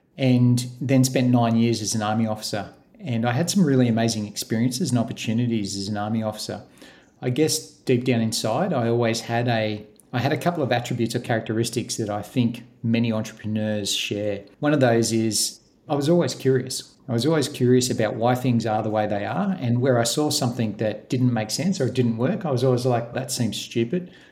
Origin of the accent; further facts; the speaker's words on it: Gosford, New South Wales, Australia; I grew up in New South Wales in Gosford